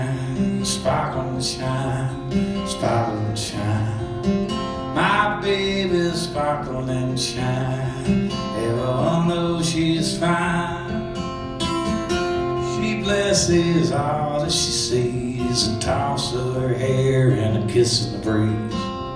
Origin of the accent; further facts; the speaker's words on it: Texas, United States; I grew up in Texas and I didn't play football, so this was my only chance.